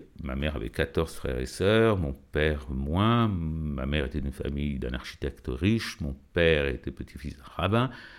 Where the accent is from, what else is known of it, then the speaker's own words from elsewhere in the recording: France; je suis français. Je suis français parce que j'aime cette langue, j'aime cette littérature